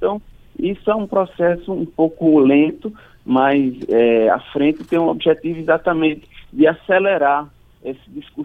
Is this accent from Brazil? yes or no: yes; Rio Grande do Norte, Brazil; Sou do Rio Grande do Norte.